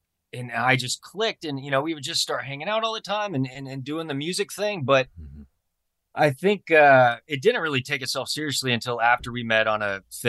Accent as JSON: {"language": "English", "region": "Illinois", "country": "United States", "tie": "born there", "said": "So I was adopted from Springfield or Taylorville, Illinois. One of the two."}